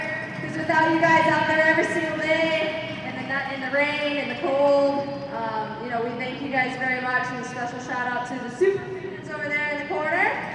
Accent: Chicago, Illinois, United States; play in my hometown, Chicago. Given the opportunity to play in front of all of my family and friends has been a dream come true.

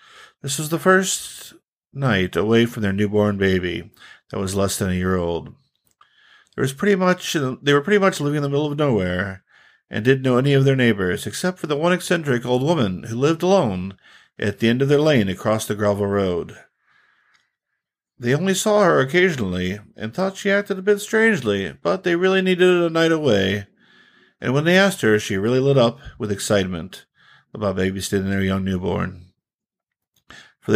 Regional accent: Pontiac, Illinois, United States; here is a fiendishly good ghost story from my hometown of Pontiac, Illinois.

